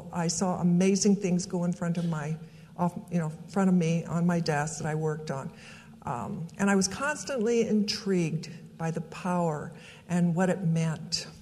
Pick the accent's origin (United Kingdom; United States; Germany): United States; Council Bluffs, Iowa; So I loved growing up in Council Bluffs and our trips to the big city, Omaha.